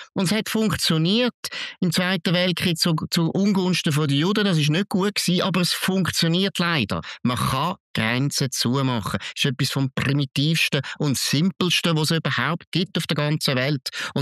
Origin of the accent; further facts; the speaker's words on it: Switzerland; Aber hier in der Schweiz sind wir Schweizer